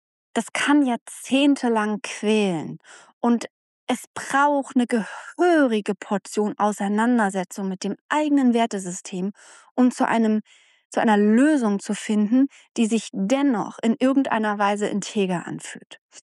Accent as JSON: {"language": "German", "region": "East Germany", "country": "Germany", "said": "ja, ich komme ja aus der DDR"}